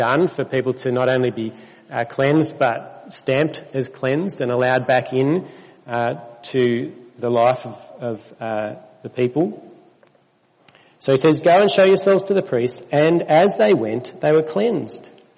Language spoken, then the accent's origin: English; Australia; I think the reason I do is because I'm Australian.